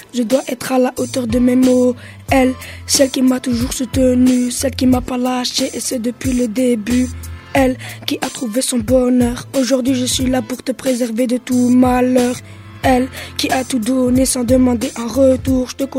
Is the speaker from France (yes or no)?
no; Brussels, Belgium; Je viens des quartiers de Bruxelles. J'ai 15 ans, enfin, je vais avoir 15 ans.